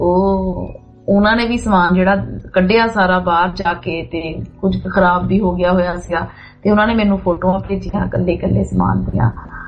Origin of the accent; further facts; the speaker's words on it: Punjab, India; ਜਿਹੜਾ ਪਿੰਡ ਸਾਡਾ ਜੱਦੀ ਮਕਾਨ ਆ, ਜਿੱਥੇ ਚਲੋ ਅਸੀਂ ਵੱਡੇ ਹੋਏ ਹੈ ਨਾ, ਉਹ ਸੀ ਜੀ ਜੀ ਟੀ ਰੋਡ ਦੇ ਉੱਤੇ, ਜਲੰਧਰ ਪਠਾਨਕੋਟ ਦਾ ਜਿਹੜਾ ਮੇਨ ਜੀ ਟੀ ਰੋਡ ਆ, ਉਹਦੇ ਉੱਤੇ ਸਾਡਾ ਪਿੰਡ ਆ।